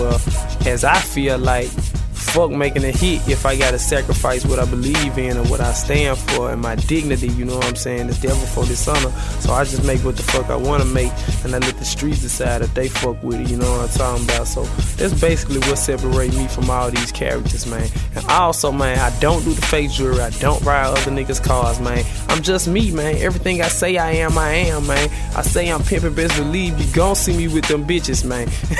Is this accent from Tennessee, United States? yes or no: yes; Memphis, Tennessee, United States; If you don't know what city I'm from, I'm from Memphis, you know what I'm saying? Memphis, Tennessee, Orange Mound, that's my neighborhood.